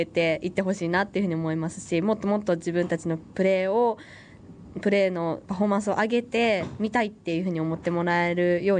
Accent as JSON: {"language": "Japanese", "region": "Tokyo", "country": "Japan", "tie": "born or raised there", "said": "東京パラリンピックが決まった時に、やっぱり地元で自分の生まれ育ったところでパラリンピックが来るっていうことはすごく貴重な経験だと思いますし"}